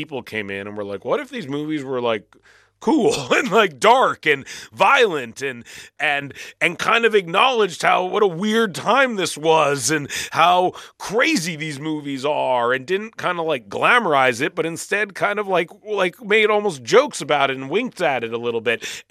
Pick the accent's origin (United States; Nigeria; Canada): Canada; because we're Canadian, so we both grew up in places where like you are watching American culture.